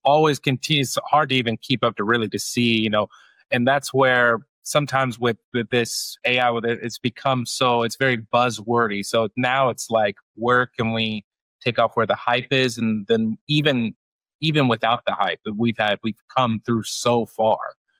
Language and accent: English; Italy; moved away; And I came from, my wife and I came from Italy.